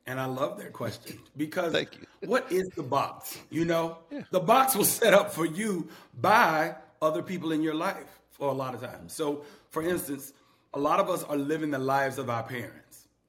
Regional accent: Statesboro, Georgia, United States; now in Atlanta, United States; No, I'm originally from Statesboro, Georgia, which is the low country right outside Savannah, about 45 minutes west of Savannah.

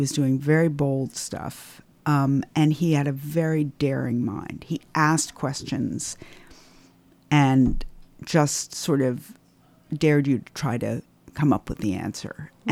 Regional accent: New York, United States; also born or lived in Kansas; I grew up in New York before there were a lot of McDonald's.

